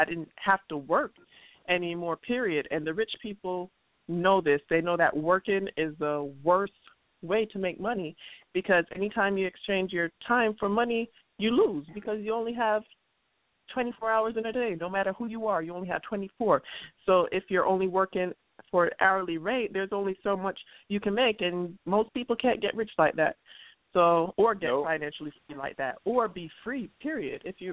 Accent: Jamaica; moved away as an adult; also born or lived in Brooklyn, United States / Florida, United States; now in United States; Sounds like the color, but … I was born in Brooklyn, New York, but raised in Jamaica. Spent most of my adult life in Florida, so I traveled quite a bit.

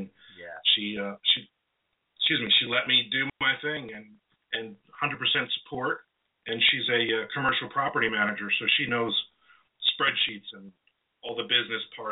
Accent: New Jersey, United States; moved away as an adult; now in Florida, United States; I am originally from born and bred in New Jersey, moved down to sunny Florida about a dozen years ago.

